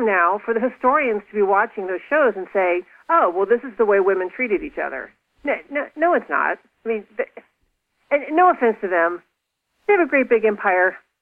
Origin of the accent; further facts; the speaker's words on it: Florida, United States; some of my memories of childhood and growing up in Florida. Because growing up in Florida in the 70s, wild.